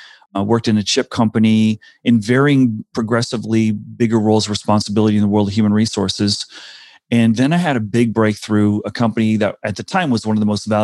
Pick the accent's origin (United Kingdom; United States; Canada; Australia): United States; Connecticut; also born or lived in South Africa; So when I was very young, my first year of school was in South Africa. We were kicked out in 1970 when I was about seven and settled, and I grew up in Connecticut.